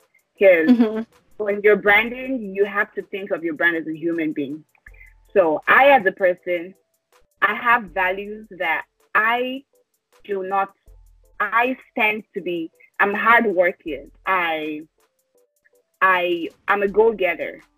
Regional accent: Nigeria; I'm Nigerian, by the way

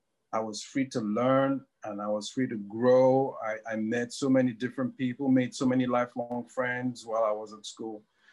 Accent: Nigeria; growing up in Nigeria, it's, as you can imagine, it's a different world, not unlike life here. Where I grew up was replete with all the modern conveniences that we take for granted here.

